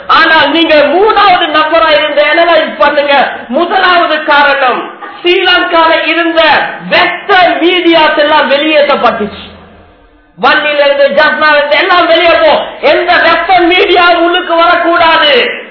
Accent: Sri Lanka; நாங்க எல்லாம் இங்க வந்து சேர்ந்தவங்க தான். எனவே இலங்கை முஸ்லீம்களாக எங்கட உள்ளத்துல வரணும், நாங்கள் அனைவர்களுமே இலங்கையர்கள் தான்.

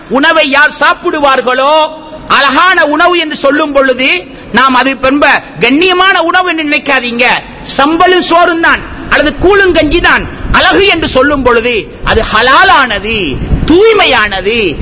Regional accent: Sri Lanka; நாங்களும் இலங்கையர்கள் என்கிற எடுத்துக்காட்டத்தான் நாங்களும் என்ன செய்கிறோம்?

